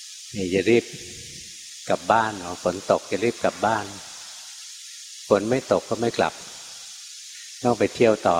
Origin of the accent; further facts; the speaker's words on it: Bangkok, Thailand; หลวงพ่อเป็นคนกรุงเทพนะเกิดในกรุงเทพสงกรานต์จะไม่เคยออกไปต่างจังหวัดเลย